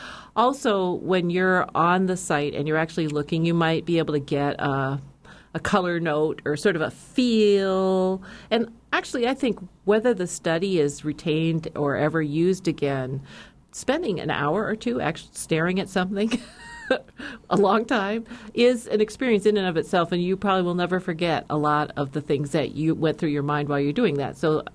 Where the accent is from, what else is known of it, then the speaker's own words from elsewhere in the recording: Hawaii, United States; I'm from Hawaii, too.